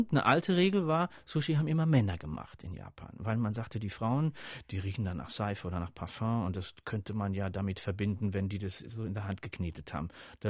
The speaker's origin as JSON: {"language": "German", "town": "Nünschweiler", "region": "Rhineland-Palatinate", "country": "Germany", "tie": "born or raised there", "also_born_or_lived": "Thaleischweiler-Fröschen", "said": "Ich bin in Talfröschen geboren. Der Ort hieß Talfröschen. Ich bin in Nünschweiler aufgewachsen. Das waren Orte, die hatten so alle zwischen 500 und 1000 Einwohner."}